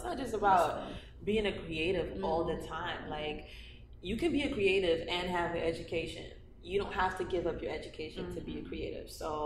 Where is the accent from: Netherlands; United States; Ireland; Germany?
Netherlands; English is a second language; also born or lived in Guinea / Belgium; I'm from Guinea, and I grew up in the Netherlands, which is in Europe, and I moved to Belgium with my family a few years ago. I mean, it's been like 10 years now, but yeah, so I moved to Belgium, and that's where I was raised, the Netherlands and Belgium